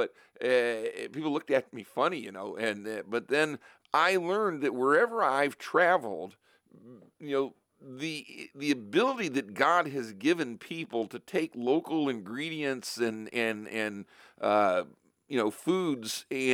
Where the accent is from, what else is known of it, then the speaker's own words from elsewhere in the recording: Richfield, United States; So I grew up in Richfield, and I didn't know anywhere you get Chinese takeout.